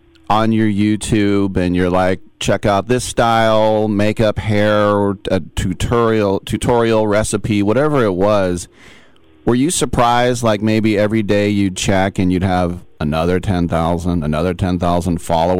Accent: California, United States; I'm from the Bay Area

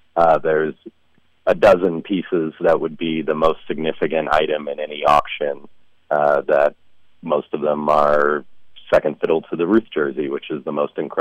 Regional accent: Dallas, Texas, United States; And I am from Dallas. I'm a Cowboys fan.

